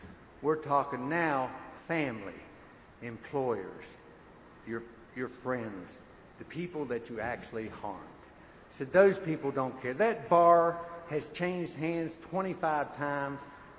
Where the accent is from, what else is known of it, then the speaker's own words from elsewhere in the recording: West Virginia, United States; when I was 18 years old, I was walking down the streets of my hometown, and we had speakeasies in. West Virginia was a dry state.